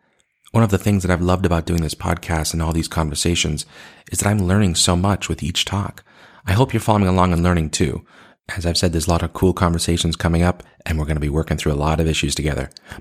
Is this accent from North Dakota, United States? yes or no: no; Boston, Massachusetts, United States; now in overseas; On a trip back to my hometown of Boston in December for her wedding, … and I sat down to talk about what life overseas is like for me.